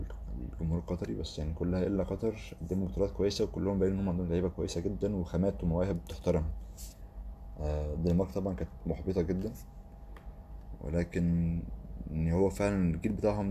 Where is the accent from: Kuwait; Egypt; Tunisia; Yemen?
Egypt; مش تعتمدش على لعيب واحد بس زي عندنا في مصر